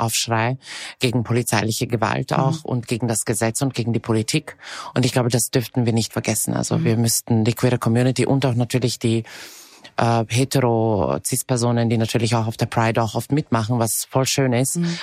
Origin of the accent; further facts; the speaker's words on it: Serbia; moved away as an adult; now in Austria; Ich komme aus einer sehr politischen Familie. Ich bin eben in Serbien aufgewachsen und geboren. Und bin erst mit 18 nach Österreich gezogen.